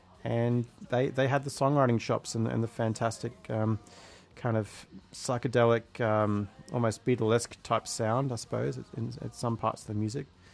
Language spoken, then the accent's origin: English; Canberra, Australian Capital Territory, Australia; my hometown of Canberra where I grew up, which is the government town in Australia.